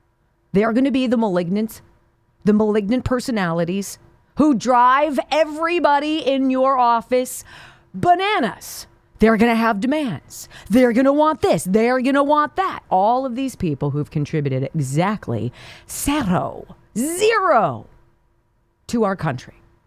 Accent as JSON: {"language": "English", "town": "Evanston", "region": "Illinois", "country": "United States", "tie": "born there", "said": "My parents both went to Northwestern. I was born in Evanston, Illinois."}